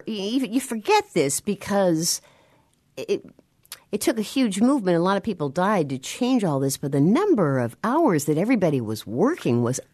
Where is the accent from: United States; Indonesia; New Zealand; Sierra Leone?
United States; Illinois; I'm from Illinois, and I've been to Springfield many times.